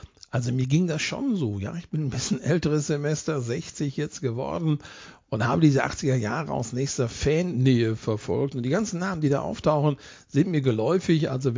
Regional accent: North Rhine-Westphalia, Germany; Denn aus meiner Kindheit weiß ich natürlich, dass man dort Fußball gehört hat, bei uns in Nordrhein-Westfalen natürlich, WDR2 und Sport und Musik und Brummer.

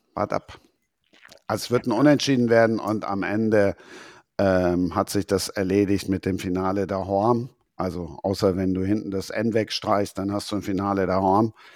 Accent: Rhineland, Germany; Also als Rheinländer, ne, bin ich

